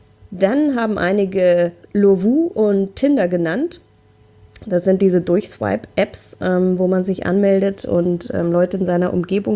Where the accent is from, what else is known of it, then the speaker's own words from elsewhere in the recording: Essen, North Rhine-Westphalia, Germany; Also ich komme hier aus dem Ruhrgebiet, wir haben hier in Essen Frauenpartys